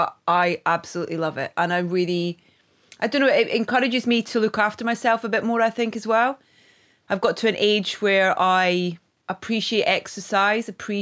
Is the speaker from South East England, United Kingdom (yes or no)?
no; Scotland, United Kingdom; now in England; going back to my little fishing village in Scotland, because I kind of escaped